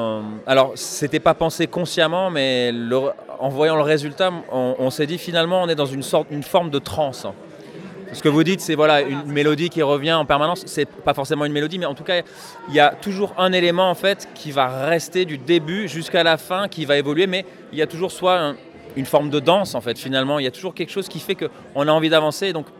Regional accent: France; accent: French; avec mon accent anglais français, c'est un peu difficile

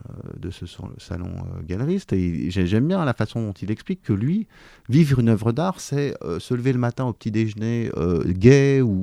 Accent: France; Je suis français. Je fais une large partie de mon activité professionnelle ici à Paris.

